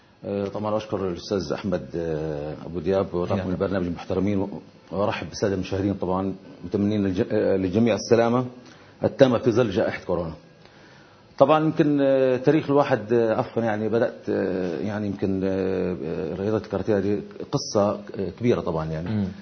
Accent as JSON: {"language": "Arabic", "town": "Arish", "region": "North Sinai", "country": "Egypt", "tie": "born there", "said": "انا مسقط راسي مدينة العريش يعني شمال سنة. طبعا الي الفخر وبعتز طبعا انه تكون مسقط راس مدينة العريش."}